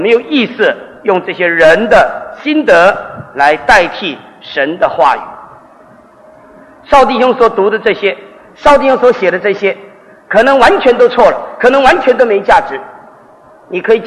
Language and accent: Chinese; China; 重男轻女这种的思想观念，何止我们中国人呢，犹太人也是很重的。